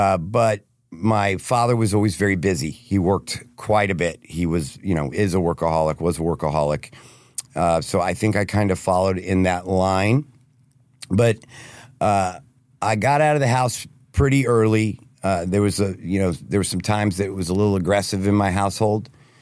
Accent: Plano, Texas, United States; Well, I'm from Plano, Texas, born and raised.

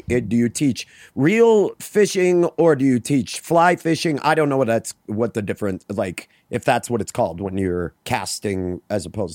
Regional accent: Maine, United States; I grew up in Maine, a violent child of the woods, and I fished, I mean, all summer long.

